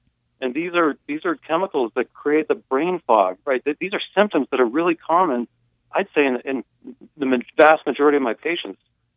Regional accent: Denver, Colorado, United States; now in Durango, United States; And I'm in Colorado, in Durango, Colorado. I'm not from Durango, I'm from Denver.

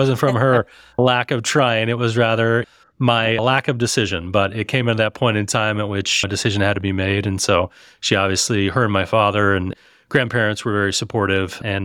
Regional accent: Missouri, United States; I grew up around Lake of the Ozarks. So Lebanon, Missouri is where my family traces our roots

